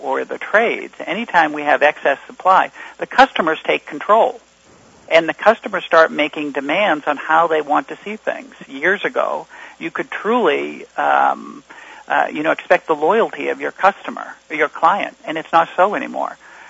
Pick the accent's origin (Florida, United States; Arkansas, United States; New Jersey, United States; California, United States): Florida, United States; In my home state of Florida, there's one attorney for every 260 Floridians, man, woman, and child.